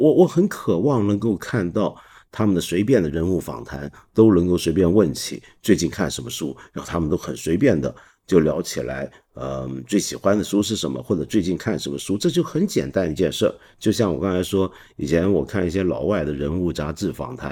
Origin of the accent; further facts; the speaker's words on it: Hong Kong; 简单的讲，我们香港人把读书搞成了一种运动